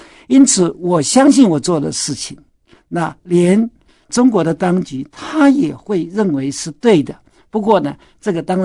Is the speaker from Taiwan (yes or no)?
yes; Taiwan; also born or lived in China; 以后呢，我10岁来到台湾，那我是一个很普通的人